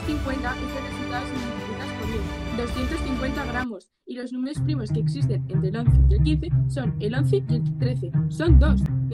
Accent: Zaragoza, Aragon, Spain; tengo 13 años y soy de Zaragoza

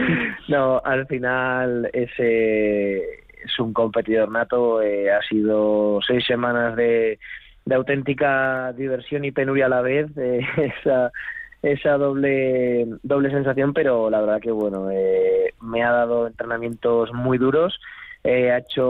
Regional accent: Aragon, Spain; como buen aragonés que soy

